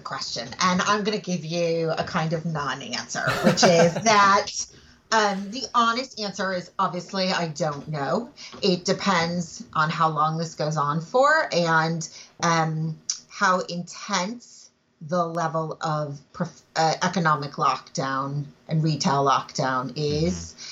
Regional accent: Ann Arbor, Michigan, United States; So I was not born in Michigan, but I grew up in Ann Arbor, Michigan.

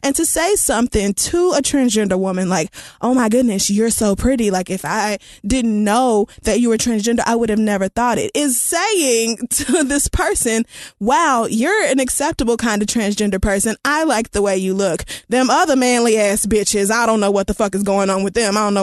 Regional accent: Oklahoma, United States; It was just like I grew up in Oklahoma and that was just like, it was just like understood.

